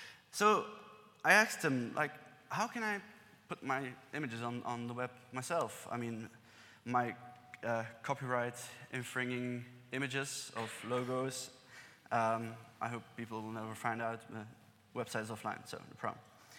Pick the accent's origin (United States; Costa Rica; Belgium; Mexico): Belgium; English is a second language; excuse me, I'm from Belgium